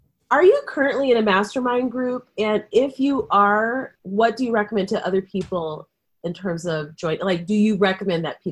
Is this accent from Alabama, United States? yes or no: no; Boulder, Colorado, United States; I grew up in Boulder, so, so I'm like, this is speaking to me.